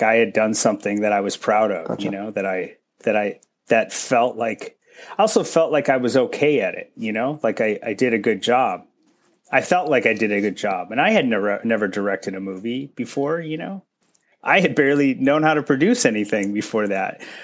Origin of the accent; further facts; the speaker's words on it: Michigan, United States; I grew up in a bunch of spots. My parents moved around early on and they split up and I went back and forth between the two. But this place that I talk about, what I refer to was Northern Michigan.